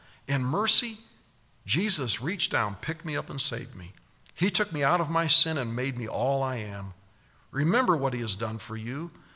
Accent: United States; You know, I love being an American because there's so many benefits to it.

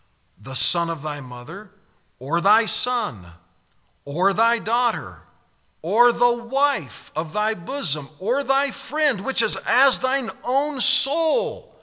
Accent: Monroe, Nebraska, United States; also born or lived in Omaha; Then we moved from Omaha out to a farm near Monroe, Nebraska. I think I was probably 10 or 11 when I last talked to her.

